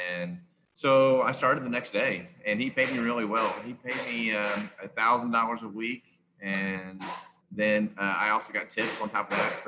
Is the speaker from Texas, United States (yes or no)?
yes; Houston, Texas, United States; Yeah, I grew up in Houston, and then I went off to high school in Beaumont, Texas.